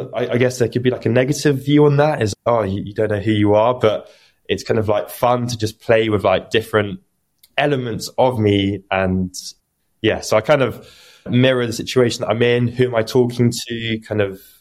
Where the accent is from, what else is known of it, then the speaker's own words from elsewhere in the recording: London, United Kingdom; I grew up in London, always used to go to the park and just play with anyone and just find friends. And being London, you had everyone from different nationalities and countries and languages and ages.